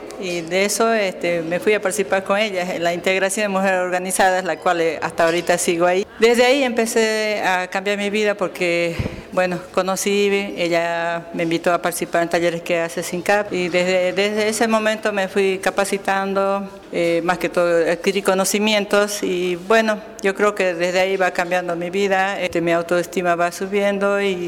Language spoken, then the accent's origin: Spanish; Bermejo, Tarija, Bolivia; vengo del municipio de Bermejo.